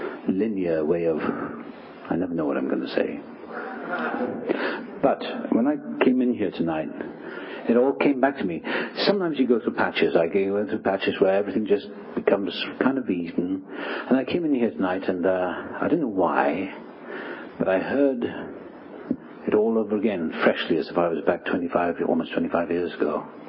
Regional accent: Wales, United Kingdom; born there; I was born in South Wales.

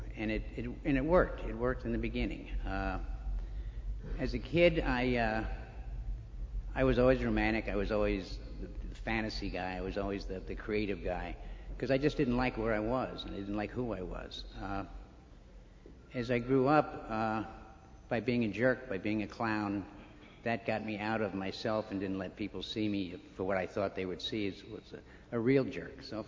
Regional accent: Flushing, New York, United States; born there; I was born here in New York City, actually out in Flushing, and I've spent the rest of my life telling people I'm from Western Long Island.

